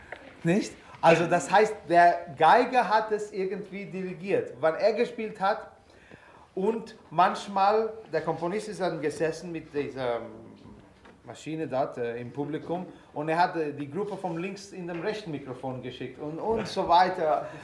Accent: India; und ich als Inder sage

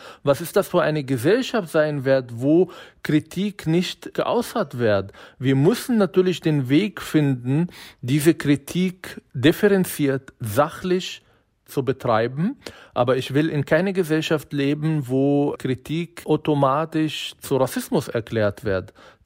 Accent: Israel; now in Germany; woher ich komme, wie ich aufgewachsen bin, was ich so in meiner Kindheit erlebt habe, wie war es in Israel, wie war es als Araber in Israel groß zu werden

